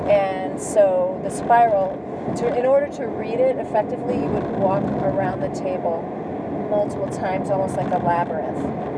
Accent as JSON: {"language": "English", "region": "Texas", "country": "United States", "tie": "born or raised there", "said": "We lived far away. I grew up in Texas, she was in California"}